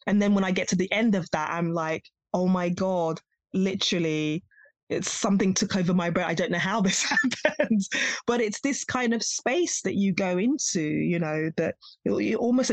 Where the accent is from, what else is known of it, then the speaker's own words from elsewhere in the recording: United Kingdom; when I'm in Africa, they can blatantly tell that, you know, I'm from the West. They're like, who are you trying to kid, you know, with your accent and, you know, the obvious signs. And then when I'm in the UK, I'm Black British